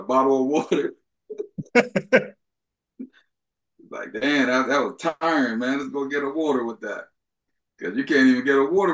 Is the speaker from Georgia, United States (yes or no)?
no; Philadelphia, Pennsylvania, United States; Because, like I said, I'm from Philadelphia, and we watched that a million times.